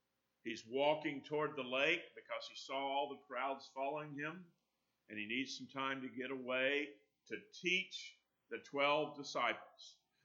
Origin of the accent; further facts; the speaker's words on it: Florida, United States; it was hot where I grew up in North Florida. It's about the same climate as it is here.